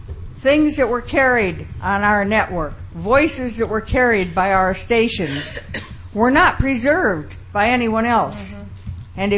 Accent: Chicago, Illinois, United States; I grew up in Chicago

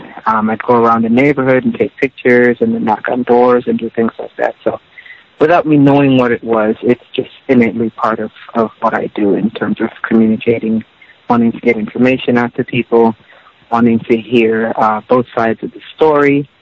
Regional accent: Saint Thomas, U.S. Virgin Islands; I was born and raised on St. Thomas, where we are now here in the Virgin Islands.

